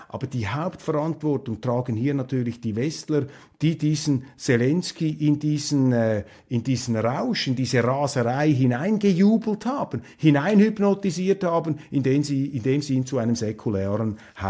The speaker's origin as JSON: {"language": "German", "country": "Switzerland", "said": "Das ist für mich jetzt als Schweizer ein unglaublicher Affront."}